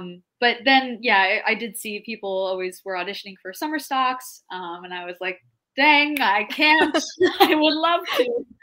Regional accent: New Jersey, United States; And also I'm from New Jersey originally, so it wouldn't be that far if I needed to get home.

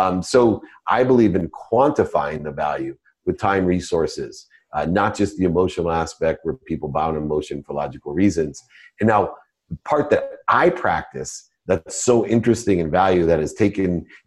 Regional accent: Akron, Ohio, United States; born there; I was born in Akron, Ohio, single mom, 6 kids, packed my dinner in a paper bag

